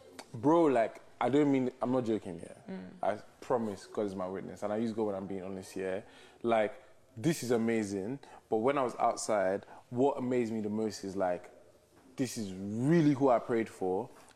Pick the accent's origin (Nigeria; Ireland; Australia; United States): Nigeria; Like, bro, we're Nigerian, man.